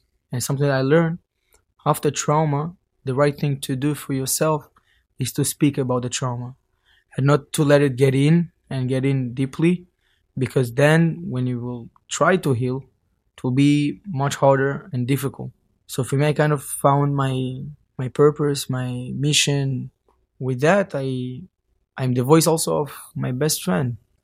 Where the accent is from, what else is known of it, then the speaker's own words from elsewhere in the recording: Holon, Tel Aviv District, Israel; English is a second language; We come into best friend from Holon in Israel. We're going up, we grow up together.